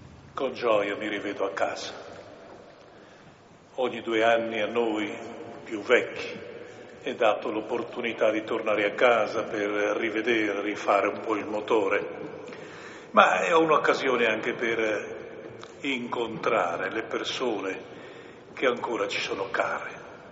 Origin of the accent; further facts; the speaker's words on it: Premariacco, Friuli-Venezia Giulia, Italy; tornando a Premariaco, la mia terra, la mia casa, dove sono partito